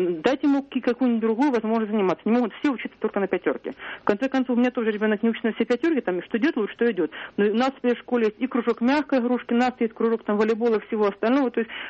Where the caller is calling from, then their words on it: Saint Petersburg, Russia; Я звоню вам из Санкт-Петербурга.